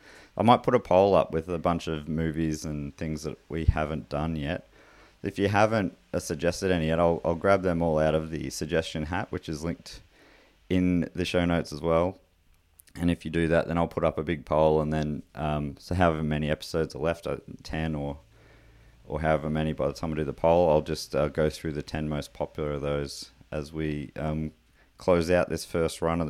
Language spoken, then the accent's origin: English; Launceston, Tasmania, Australia; I grew up in Launceston, so got to see these monkeys fairly often.